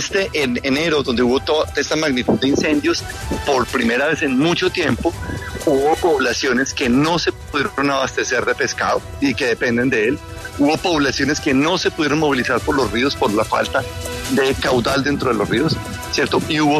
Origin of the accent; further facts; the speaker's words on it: Colombia; nosotros como sociedad colombiana y como Estado